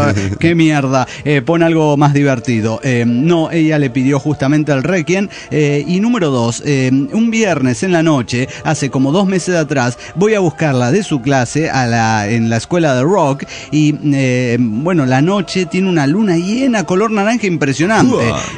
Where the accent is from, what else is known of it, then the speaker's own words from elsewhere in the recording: Salta, Argentina; de Salta, Argentina.